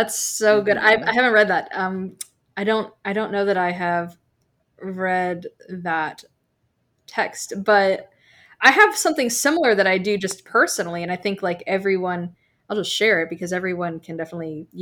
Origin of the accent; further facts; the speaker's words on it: New England, United States; even though I've lived in Florida nearly my whole life, I'm actually from New England